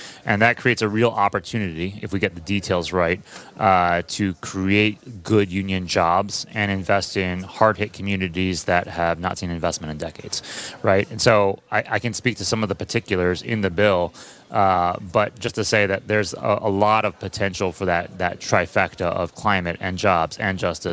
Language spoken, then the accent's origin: English; West Virginia, United States; I'm from West Virginia, from center West Virginia, coal mining country.